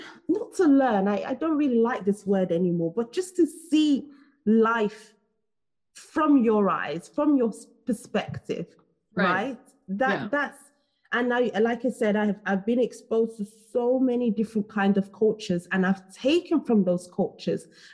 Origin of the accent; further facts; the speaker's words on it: Nigeria; born there; moved away; I was born in Nigeria. I moved here.